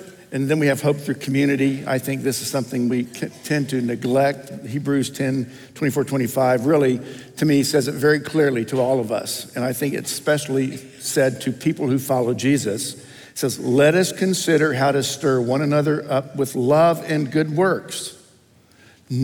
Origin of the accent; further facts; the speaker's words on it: Tennessee, United States; also born or lived in Ohio; And I grew up in Tennessee and then Ohio, and then have been out here, of course, now for all these years.